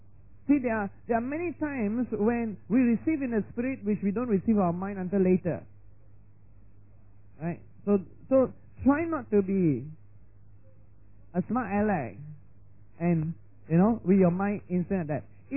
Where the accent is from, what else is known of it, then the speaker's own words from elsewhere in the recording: Johor Bahru, Johor, Malaysia; when things happen in my hometown in JB